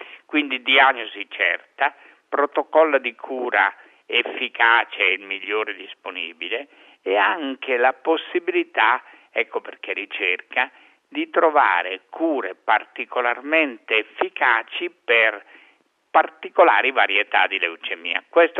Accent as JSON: {"language": "Italian", "town": "Bergamo", "region": "Lombardy", "country": "Italy", "lives_now": "Rome, Italy", "said": "io bergamasco mi sento però cittadino di Roma fino al midollo"}